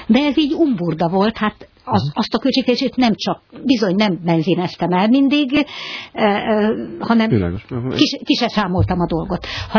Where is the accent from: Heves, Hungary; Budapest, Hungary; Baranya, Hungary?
Budapest, Hungary; még az enyém is, mint budapesti